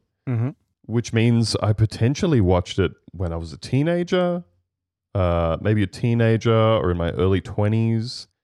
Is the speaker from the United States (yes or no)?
no; Australia; But I do find as an Australian watching them in performances